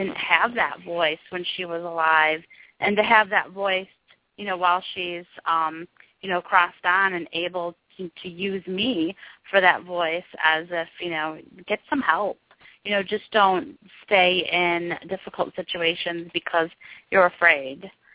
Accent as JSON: {"language": "English", "town": "Livonia", "region": "Michigan", "country": "United States", "said": "And now I'm from the Livonia, Michigan area."}